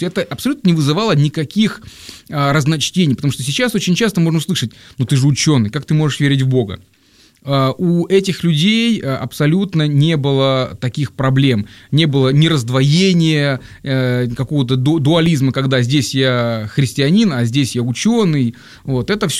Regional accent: Crimea, Ukraine; Родом я из Крыма

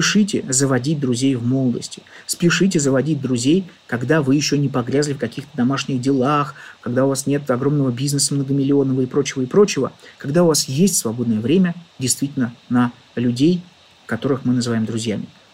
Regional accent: Saint Petersburg, Russia; Мне почти 39, я из Санкт-Петербурга.

